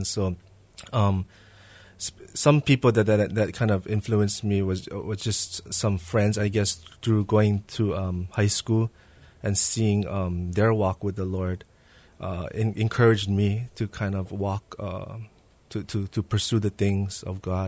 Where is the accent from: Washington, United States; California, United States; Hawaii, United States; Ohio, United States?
Hawaii, United States; Mililani; I grew up in Mililani.